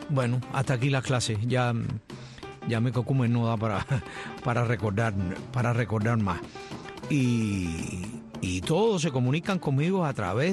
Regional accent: Cuba; moved away; Cuando salí de Cuba

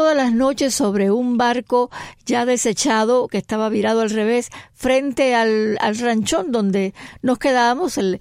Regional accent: Holguín, Cuba; yo nací y crecí en Holguín

